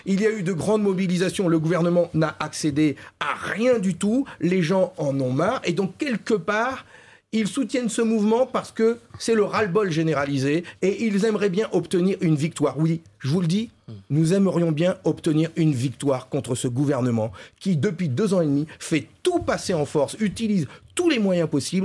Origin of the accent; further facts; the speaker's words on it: Hauts-de-France, France; Deux, chez moi dans le Nord-Pas-de-Calais, où il y a beaucoup de personnes en situation de pauvreté